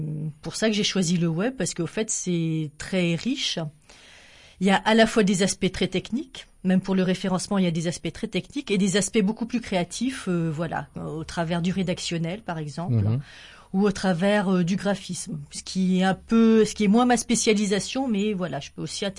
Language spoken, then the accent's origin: French; Montesquieu, Occitanie, France; je suis de Montesquieu, et je travaillais sur Toulouse